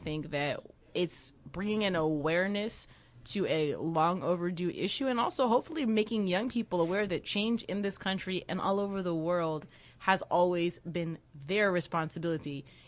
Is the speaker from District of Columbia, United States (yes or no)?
yes; Washington, District of Columbia, United States; I'm from Washington, DC.